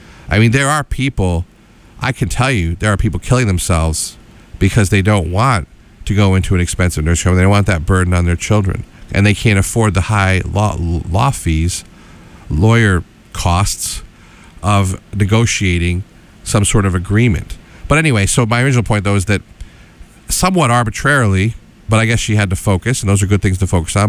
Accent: Schenectady, New York, United States; where I grew up in Schenectady

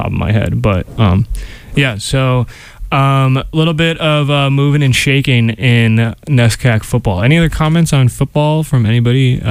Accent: Needham, Massachusetts, United States; There's a wide receiver from Needham, Massachusetts, which is my hometown.

